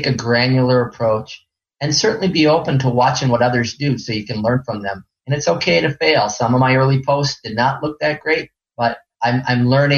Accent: Midwest, United States; I grew up in the Midwest of 1 of 8 children, and I wasn't supposed to talk about myself.

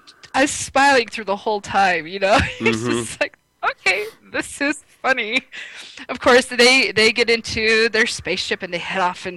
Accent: Wyoming, United States; I'm from Wyoming. You know.

